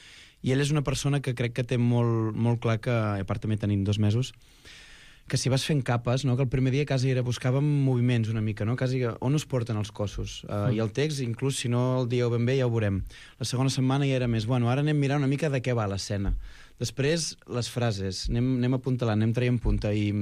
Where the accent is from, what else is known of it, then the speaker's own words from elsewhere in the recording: Sant Feliu de Guíxols, Catalonia, Spain; jo sóc de Sant Feliu de Guíxols, i per tant també és com així poble de mar.